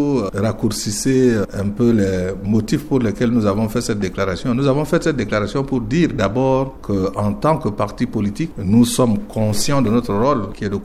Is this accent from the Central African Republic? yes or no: yes; Central African Republic; Ben, je suis centrafricain, je suis un responsable politique, je suis un citoyen et nous sommes des centrafricains, nous parlons la même langue de Sango